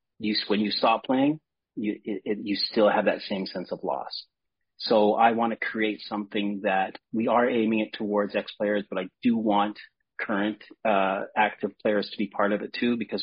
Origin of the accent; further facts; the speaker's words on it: Canada; from the time I was a very young kid growing up in Canada